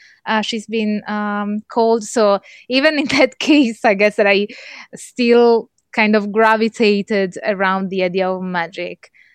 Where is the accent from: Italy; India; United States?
Italy; English is a second language; I am born and raised in Italy, as you may tell by my accent.